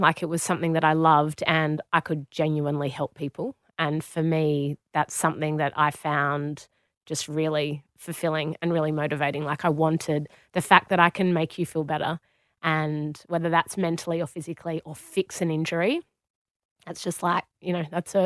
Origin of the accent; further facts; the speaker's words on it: Australia; now in United Kingdom; I walked in as an Australian, which in the UK they love.